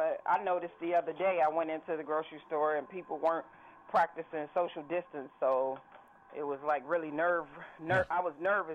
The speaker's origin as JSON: {"language": "English", "town": "Chicago", "region": "Illinois", "country": "United States", "tie": "born or raised there", "said": "In Chicago, on the South Side."}